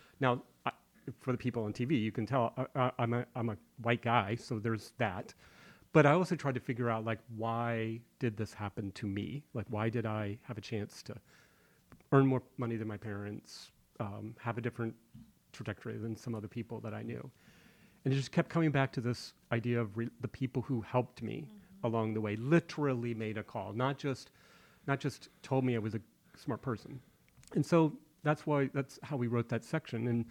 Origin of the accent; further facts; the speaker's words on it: Orlando, Florida, United States; I grew up in Orlando, Florida. I didn't want to stay in Florida.